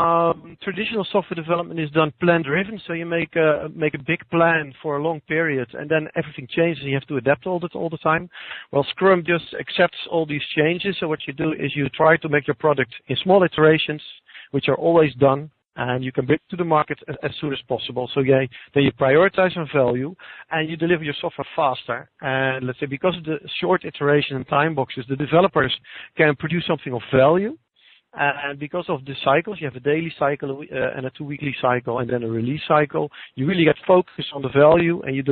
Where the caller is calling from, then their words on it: Gouda, South Holland, Netherlands; English is a second language; But, you know, it's the Dutch way of pronunciation, so maybe we should adapt to yours.